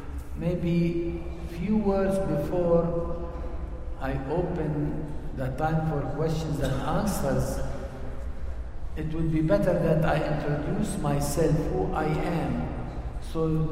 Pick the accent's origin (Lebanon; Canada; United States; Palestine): Palestine; first language Arabic; English is a second language; Well, I am a Palestinian. I'm a very proud Palestinian. I'm a Palestinian Arab. My mother language is Arabic. It's with this language that I was brought up. And I am a Palestinian Arab Christian.